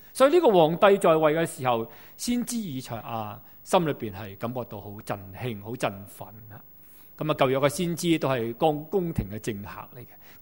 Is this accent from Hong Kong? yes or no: yes; Hong Kong; 以致作为香港人活在此时此际的香港